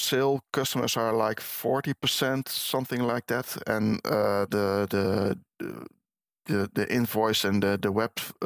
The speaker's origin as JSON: {"language": "English", "town": "Arnhem", "region": "Gelderland", "country": "Netherlands", "tie": "born or raised there", "said": "But that's just my hometown where I live. But outside of Arnhem"}